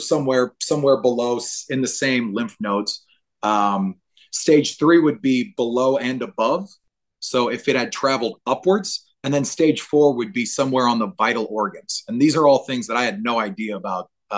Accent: New Orleans, Louisiana, United States; It's the craziest thing is that I'm from New Orleans.

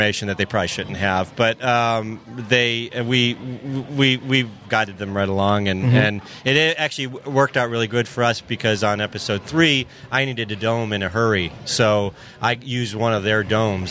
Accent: Chicago, Illinois, United States; Hey, I'm from Chicago.

